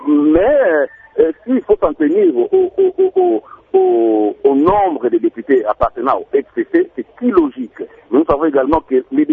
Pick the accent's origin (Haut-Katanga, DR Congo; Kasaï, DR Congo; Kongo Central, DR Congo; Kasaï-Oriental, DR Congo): Kongo Central, DR Congo; C'est comme chez nous au Congo central.